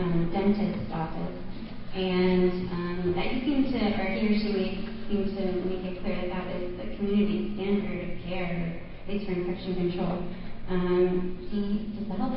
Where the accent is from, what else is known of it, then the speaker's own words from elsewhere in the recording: California, United States; from Los Angeles County.